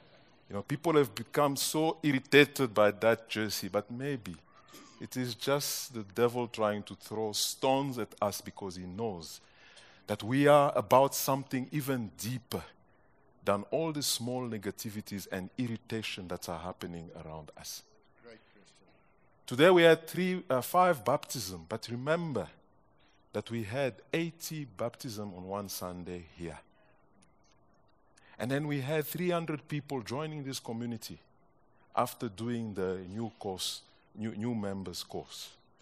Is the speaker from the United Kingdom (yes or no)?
no; DR Congo; English is a second language; I'm from the Congo, and I guess Clint thought that I was Zulu.